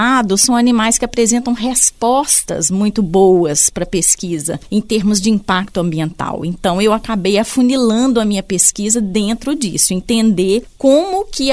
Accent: Minas Gerais, Brazil; eu me formei em Ciências Biológicas pela Universidade Federal de Minas Gerais, né, eu sou mineira.

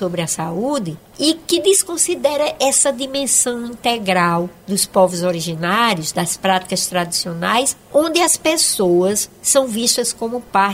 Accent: Rio Grande do Norte, Brazil; born there; now in Ceará, Brazil; eu sou nordestina, sou do Rio Grande do Norte, de nascença, e vivo desde 94 no Ceará.

